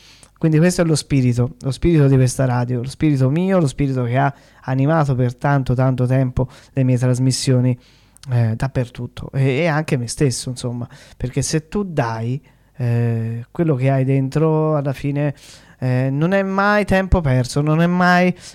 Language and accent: Italian; Tuscany, Italy; un toscano c'è, anzi più di uno, perché io ho anche degli amici che sono toscani come me e stanno